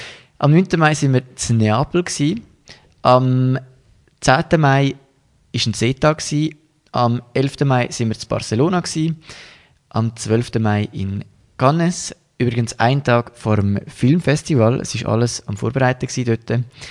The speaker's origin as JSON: {"language": "German", "country": "Switzerland", "said": "weil im Mittelmeer haben wir als Schweizer sowieso gute Internetverbindungen gehabt"}